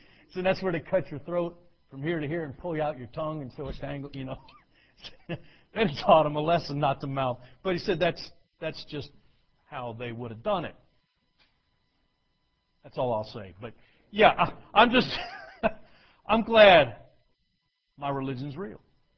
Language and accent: English; New Jersey, United States; I'm from New Jersey. I have no Italian blood in me, but I'm an honorary Italian. I mean, I'm from northern New Jersey.